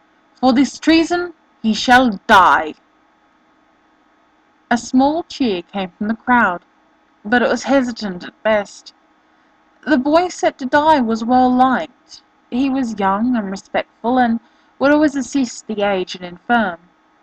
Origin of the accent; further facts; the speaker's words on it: Australia; Sorry about my accent, not English, I'm Australian